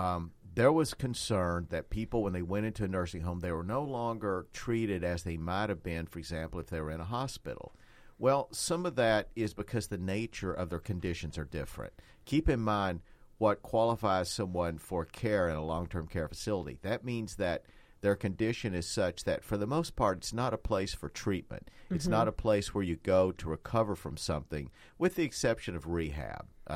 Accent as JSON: {"language": "English", "region": "Appalachia", "country": "United States", "tie": "born or raised there", "said": "where I grew up in Appalachia in a local nursing home"}